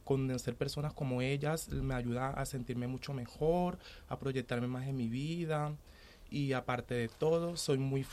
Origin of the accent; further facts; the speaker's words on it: Colombia; moved away as an adult; now in Madrid, Spain; Yo soy de Colombia y vine por medio de la... a rescate, vine por medio de persecución de mi país